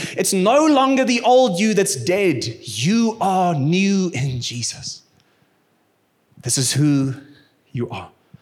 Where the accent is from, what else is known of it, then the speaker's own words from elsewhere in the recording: Bloemfontein, Free State, South Africa; now in Pretoria, South Africa; I was born and bred in Bloemfontein, my wife as well, and our sisters and brothers, everyone, they all went and studied in other places